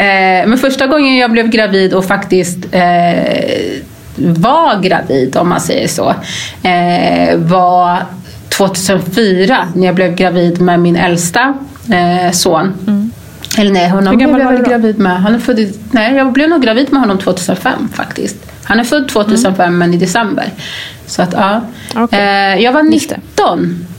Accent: Gambia; jag är ju ursprungligen från Gambia.

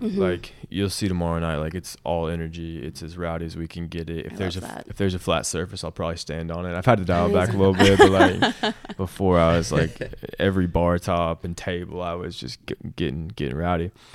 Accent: Nashville, Tennessee, United States; we played in Nashville, which is my hometown.

